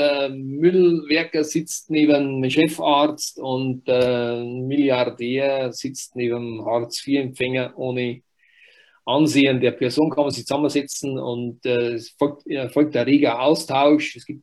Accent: Wurz, Bavaria, Germany; born or raised there

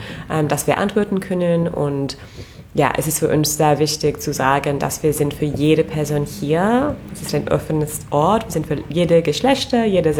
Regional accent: England, United Kingdom; German is a second language; moved away as an adult; now in Berlin, Germany; Ich komme aus England und ich bin in Berlin seit 6 Jahren.

